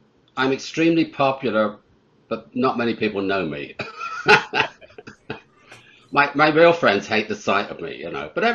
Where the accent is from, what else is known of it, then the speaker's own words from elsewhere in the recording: Bath, South West England, United Kingdom; I come from Bath in England. We don't have the mafia there.